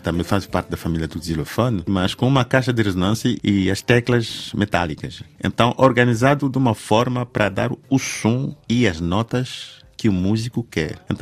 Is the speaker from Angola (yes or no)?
yes; Angola; saber como me posicionar como angolano